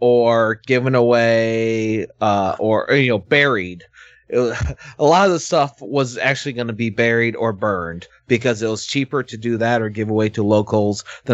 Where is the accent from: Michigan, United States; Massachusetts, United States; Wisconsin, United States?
Michigan, United States; Could just remind people of the Michigan horny toad, because I am from Michigan and I can't verify anything else.